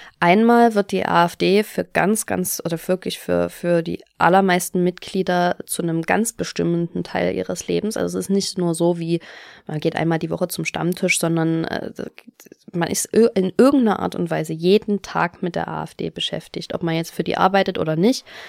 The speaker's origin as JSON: {"language": "German", "region": "Saxony", "country": "Germany", "said": "Ich habe, damals gab es den bei uns in Sachsen"}